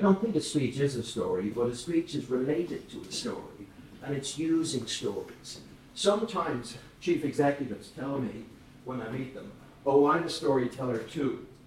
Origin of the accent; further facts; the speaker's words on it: Dublin, County Dublin, Ireland; because I'm from Dublin and I can walk across one part of the city to the other without passing a pub